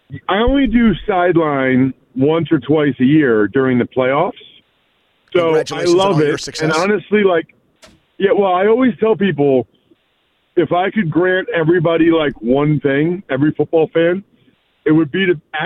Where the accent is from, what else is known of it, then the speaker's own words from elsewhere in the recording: Pennsylvania, United States; I'm from Eastern Pennsylvania, so I'm tough.